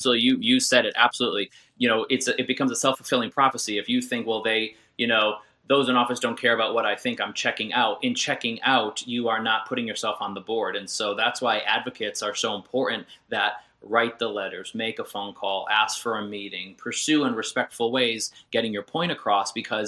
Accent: Connecticut, United States; Even though I'm from Connecticut and New England, the book is not written in a way where it's only specific to Connecticut campaigns.

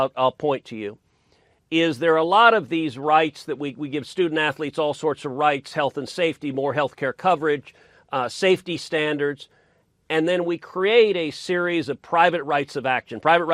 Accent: Texas, United States; In my home state of Texas, the University of Texas at A&M, they can outbid just about anybody.

